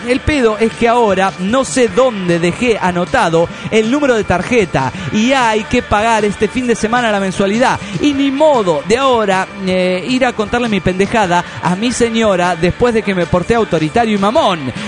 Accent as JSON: {"language": "Spanish", "region": "Mexico City", "country": "Mexico"}